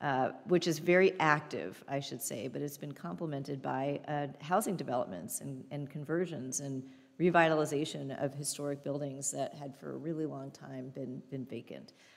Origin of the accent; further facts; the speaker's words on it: Houston, Texas, United States; I'm from Houston, after all. It's a swamp.